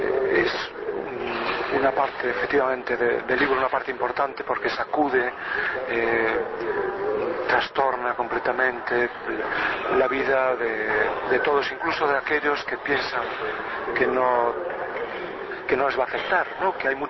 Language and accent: Spanish; Galicia, Spain; Con la historia de mi pueblo, una historia en la que los caminos, los caminos más abiertos eran los caminos del mar, los caminos de la emigración